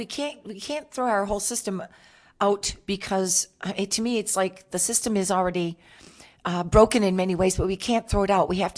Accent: Michigan, United States; And I have a lot of family in Michigan. I'm originally from Michigan.

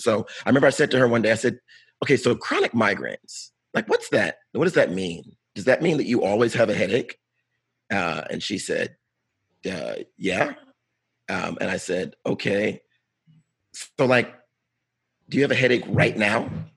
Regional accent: Brooklyn, New York, United States; I'm from Brooklyn.

